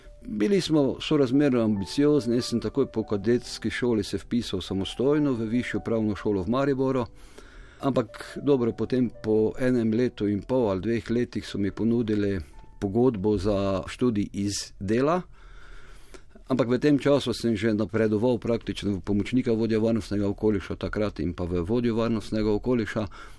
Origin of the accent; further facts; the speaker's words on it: Velika Polana, Mura, Slovenia; Rojen sem v Veliki Polane, v manjši družini imel sem samo eno sestro.